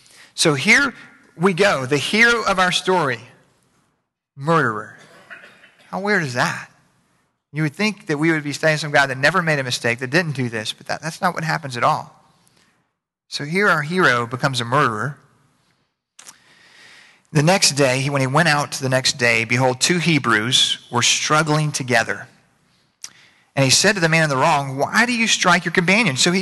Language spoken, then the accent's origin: English; Middleburg, Florida, United States; I mean, I grew up in Middleburg, so it's bigger now.